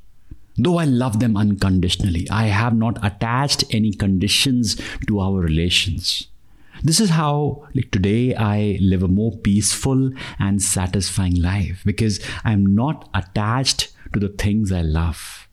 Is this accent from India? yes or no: yes; Dehradun, Uttarakhand, India; When I was working with Infosys in Chennai, I thought I should move back to my hometown where I can be close to my parents and take good care of them.